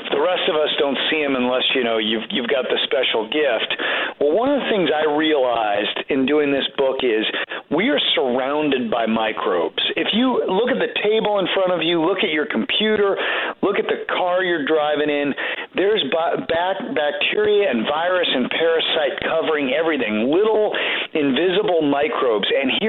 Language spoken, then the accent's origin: English; Colorado, United States; I grew up in Colorado, right near you guys.